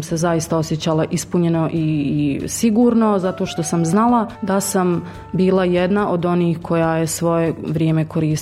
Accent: Zavidovići, Zenica-Doboj Canton, Bosnia & Herzegovina; now in Zenica, Bosnia and Herzegovina; ja sam rodom iz Zavidovića, a s obzirom da sam rođena u ratnom periodu, jako puno djece je rođeno zapravo u Zenici, tako da nama zvanično u rodnom listu piše da je rodno mjesto Zenica. A sa porodicom sam u Zavidovićima i evo sad sam sa zaposlenjem zapravo u Zenici.

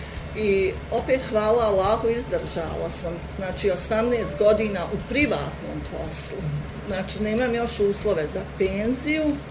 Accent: Kakanj, Federation of Bosnia and Herzegovina, Bosnia & Herzegovina; dolazim iz Kaknja. Živim u prigradskom području, 2 km od Kaknja.

